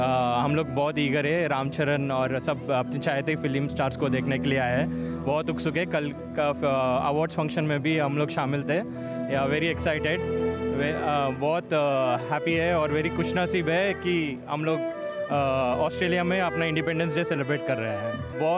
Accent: Hyderabad, Telangana, India; मैं हैदराबाद इंडिया से हूँ

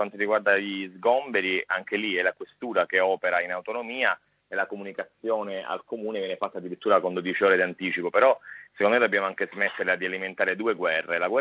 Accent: Sicily, Italy; Io, tra l'altro, da siciliano non posso che fare, diciamo, una sorta di appello ai miei corregionali

